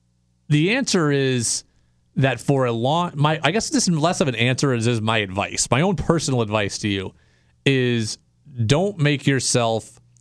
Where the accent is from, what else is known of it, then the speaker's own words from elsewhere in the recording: Seattle, Washington, United States; I was from Seattle originally. All my favorite teams are Seattle.